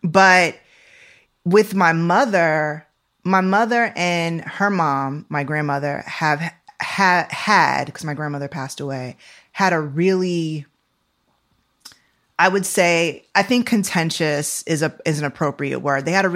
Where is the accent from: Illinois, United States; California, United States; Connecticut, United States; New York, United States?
New York, United States; born there; I was born in December, at the end of December. So if you can imagine how upstate New York is at the end of December, it's basically Canada.